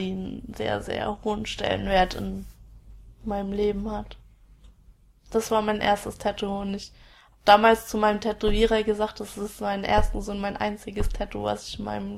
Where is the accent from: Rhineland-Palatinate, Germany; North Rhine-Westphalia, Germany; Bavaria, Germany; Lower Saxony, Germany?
Rhineland-Palatinate, Germany; Ingelheim; also born or lived in Bingen; Wo ich herkomme, ich würde jetzt eigentlich mal sagen, ich komme aus Ingelheim. Auch wenn ich mein halbes Leben in Bingen verbracht habe, weil meine Eltern dorthin umgezogen sind, ist es dennoch so, dass meine ganze Familie in Ingelheim noch wohnt